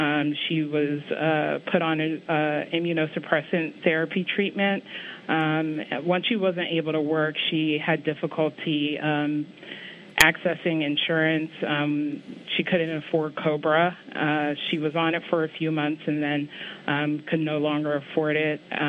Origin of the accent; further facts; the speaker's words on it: Baltimore, Maryland, United States; We grew up in Baltimore, Maryland. My parents are from Ghana. And we shared the same room.